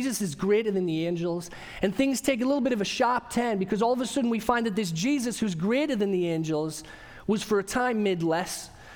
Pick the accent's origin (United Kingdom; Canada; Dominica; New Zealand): United Kingdom; England; moved away as an adult; now in United States; But that's because I've got an accent. I'm originally from England. And believe it or not, having an accent and living in the United States has got me into quite a few interesting situations over the last 10 years.